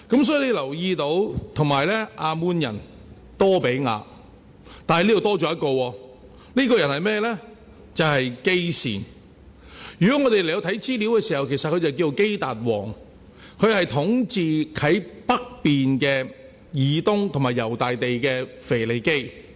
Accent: Hong Kong; 其实我香港人唔会想搞独立嘅

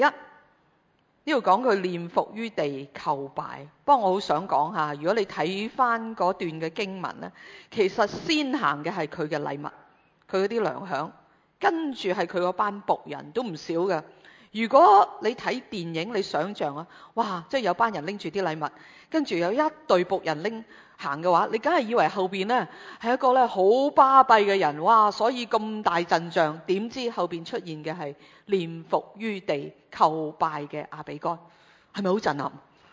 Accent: Guangdong, China; 学我们广东人有句叫做反转猪肚

